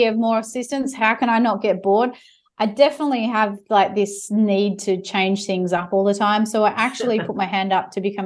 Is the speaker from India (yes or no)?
no; Western Australia, Australia; because I grew up in the Pilbara and I knew knew what it was like.